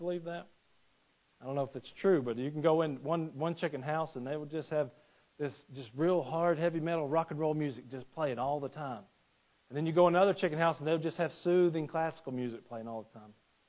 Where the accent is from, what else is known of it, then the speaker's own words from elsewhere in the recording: Georgia, United States; I grew up in Northeast Georgia, and in Northeast Georgia, everybody's chicken farmers.